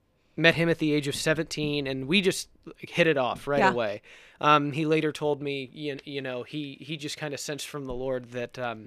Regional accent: Ohio, United States; Yes, I am an Appalachian boy. I grew up in southeastern Ohio, about 10 miles from the Ohio River, bordering West Virginia.

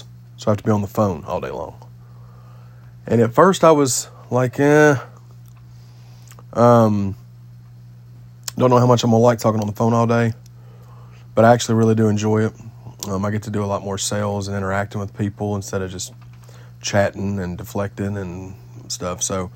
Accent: Tennessee, United States; you constantly get told and asked where you're from. Your accent's awesome. Where are you from? And then, of course, you tell them Nashville area. I'm about 40 minutes from Nashville, but it's just easier to say that.

